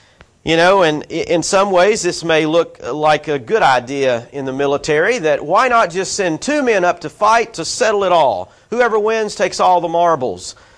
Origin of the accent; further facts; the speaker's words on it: United States; I'm reminded as an American, I don't know what slavery's like.